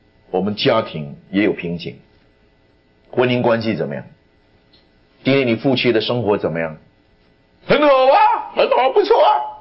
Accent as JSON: {"language": "Chinese", "country": "China", "said": "有些时候我总觉得我们中国人有某一些的观念，真的是害死我们"}